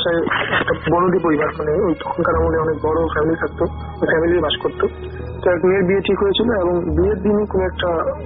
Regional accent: Dinajpur, Rangpur Division, Bangladesh; now in Dhaka, Bangladesh; আমি ঢাকা পলিটেকনিকে ফাইনালের একজন স্টুডেন্ট। আমার হোমটাউন দিনাজপুরে

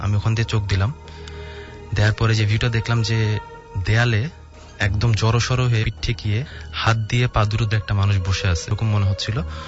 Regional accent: Dhaka, Dhaka Division, Bangladesh; আমি মগবাজার থেকে এসেছি।

